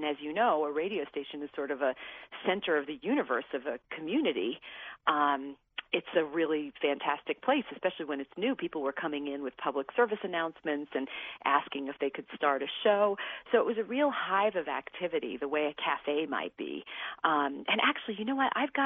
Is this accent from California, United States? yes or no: no; New York, United States; it reminded me of when I was a kid growing up in New York and there were just three TV stations